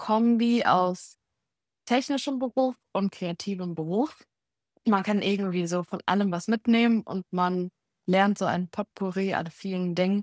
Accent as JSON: {"language": "German", "town": "Heidelberg", "region": "Baden-Württemberg", "country": "Germany", "lives_now": "Berlin, Germany", "said": "ich bin 27 Jahre alt und komme ursprünglich aus Heidelberg und wohne jetzt aber mittlerweile in Berlin."}